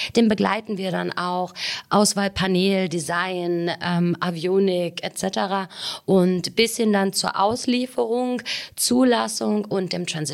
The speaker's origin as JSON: {"language": "German", "town": "Bautzen", "region": "Saxony", "country": "Germany", "said": "Ich bin 34 Jahre alt. Neben mir sitzt … Wir sind beide aus Bautzen."}